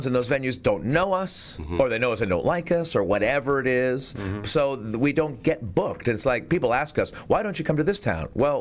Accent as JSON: {"language": "English", "town": "Newark", "region": "New Jersey", "country": "United States", "tie": "born or raised there", "said": "the New Jersey Performing Arts Center in my hometown, my family's hometown of Newark, New Jersey. It'll be great to return."}